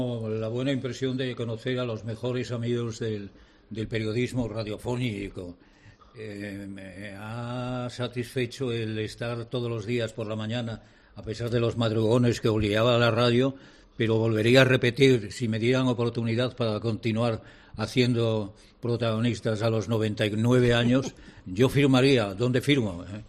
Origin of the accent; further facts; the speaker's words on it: Ponferrada, Castile and León, Spain; Mi primer programa de radio, tenemos que acudir a mi pueblo, a Ponferrada, a Radio Juventud de Ponferrada. Cuando yo salía del instituto, me iba a la emisora a hacer el ventanal de la ciudad.